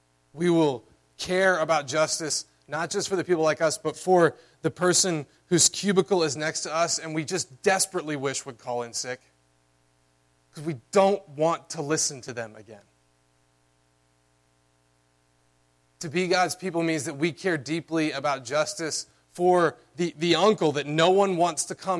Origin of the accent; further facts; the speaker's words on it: the South, United States; I grew up in the South